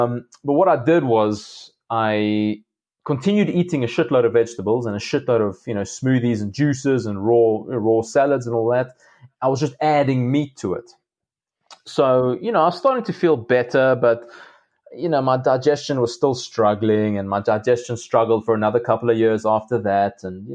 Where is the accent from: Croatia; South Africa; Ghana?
South Africa; growing up in South Africa